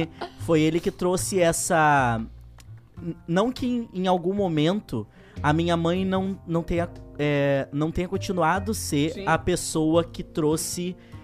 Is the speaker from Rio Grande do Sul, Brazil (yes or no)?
yes; Pelotas, Rio Grande do Sul, Brazil; sou de Pelotas.